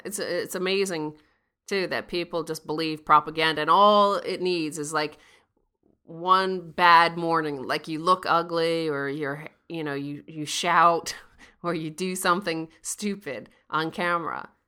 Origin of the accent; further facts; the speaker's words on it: Connecticut, United States; What is it with Connecticut? That's my home state.